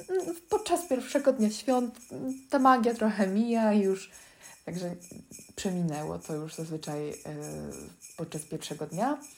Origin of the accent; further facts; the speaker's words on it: Ostrowiec Świętokrzyski, Świętokrzyskie Voivodeship, Poland; Pochodzę z Ostrowca Świętokrzyskiego.